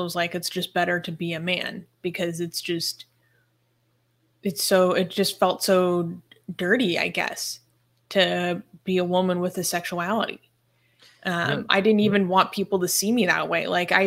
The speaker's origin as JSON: {"language": "English", "town": "Seattle", "region": "Washington", "country": "United States", "said": "I'm from Seattle. So like grungy style is just kind of how we dress."}